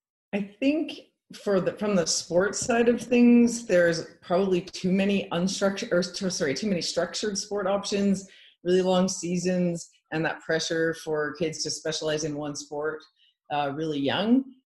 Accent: Edmonton, Alberta, Canada; I grew up in Edmonton, Alberta.

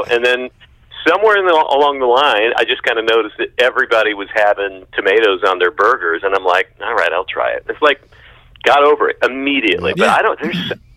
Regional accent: Texas, United States; Oh, I grew up in Texas, and so it was grits.

